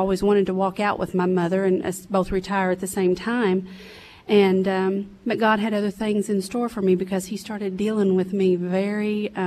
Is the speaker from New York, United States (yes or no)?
no; Kentucky, United States; Well, I was born and raised in Round County, Kentucky.